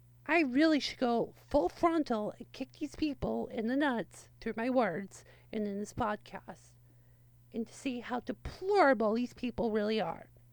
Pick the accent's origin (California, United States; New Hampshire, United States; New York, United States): New Hampshire, United States; Londonderry; when I grew up in Londonderry